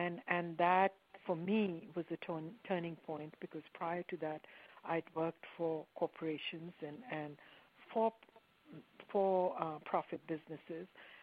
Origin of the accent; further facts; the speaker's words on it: Pakistan; moved away as an adult; now in New York, United States; Well, I come from Pakistan, and I migrated to New York back in 1990.